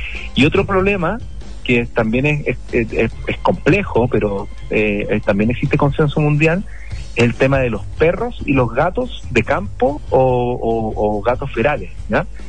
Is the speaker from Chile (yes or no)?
yes; Chile; es deber de nosotros como chilenos cuidar nuestro patrimonio natural